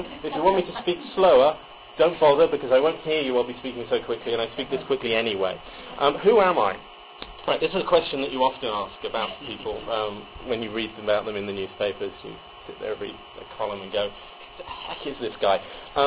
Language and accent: English; United Kingdom; I am British, not European.